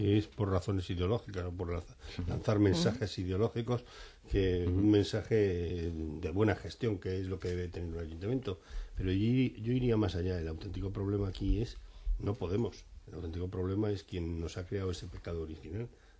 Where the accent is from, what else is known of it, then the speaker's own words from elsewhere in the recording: Villaviciosa de Odón, Community of Madrid, Spain; para mi pueblo Villaviciosa de Odón